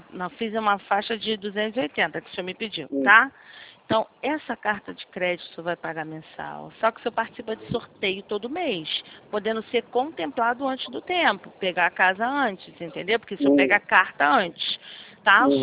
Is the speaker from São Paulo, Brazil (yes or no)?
no; Rio de Janeiro, Brazil; Sou do Rio. Do centro da cidade aqui. Eu sou da central. Do centro da cidade.